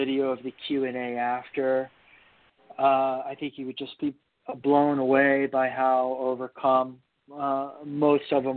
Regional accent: Vietnam; I grew up in Vietnam.

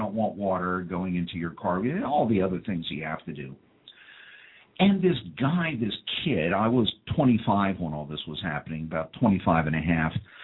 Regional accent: New York, United States; now in Delaware, United States; Even though I'm from New York originally and I now live in Delaware, I think Baltimore is wonderful.

